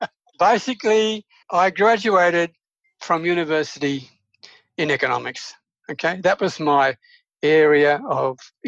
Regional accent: Sydney, New South Wales, Australia; I'm from Australia, and in particular from Sydney and New South Wales

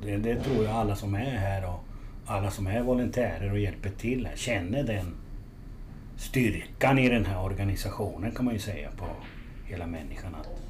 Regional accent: Finland; Jag är från Finland ju från början.

